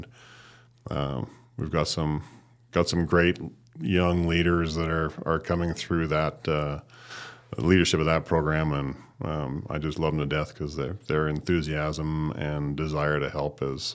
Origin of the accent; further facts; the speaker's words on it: Northern Ireland, United Kingdom; born there; I grew up in a very humble family. My dad was a high school principal. I'm a first generation immigrant. I was born in Northern Ireland.